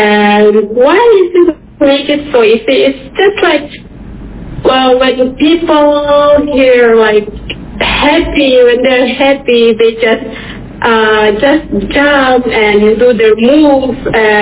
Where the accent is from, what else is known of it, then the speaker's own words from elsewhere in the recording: Sulawesi, Indonesia; now in Papua, Indonesia; in Papua, I'm originally from Sulawesi. Sadly, my grandfather or grandma, they never teach us how to speak in our language.